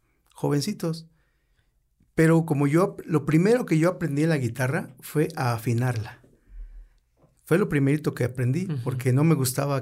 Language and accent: Spanish; Cuernavaca, Morelos, Mexico; Soy de aquí, de Cuernavaca, Morelos, precisamente del mero centro de Cuernavaca, en la calle de Vicente Guerrero, ahí nací, y actualmente vivo al norte de Cuernavaca, en Tetela del Monte